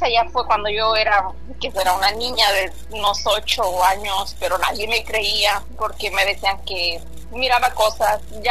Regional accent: Morelos, Mexico; now in United States; Del estado de Morelos, México.

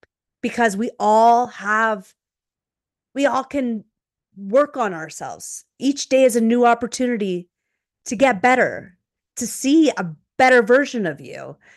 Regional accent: Canada; I know I'm Canadian, so I have no opinion in that.

